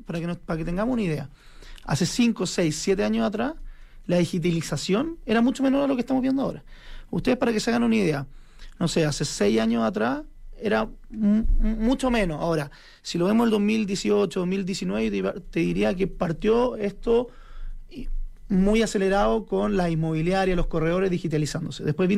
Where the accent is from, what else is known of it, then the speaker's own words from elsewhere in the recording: Viña del Mar, Valparaíso, Chile; Puede ser, yo soy de Viña.